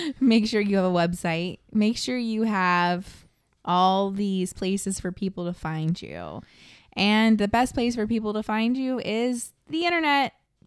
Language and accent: English; Florida, United States; We're your besties from Florida is what we are.